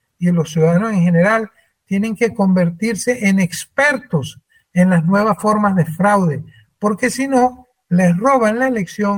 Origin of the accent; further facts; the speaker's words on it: Venezuela; y lo ofrezco porque soy venezolano.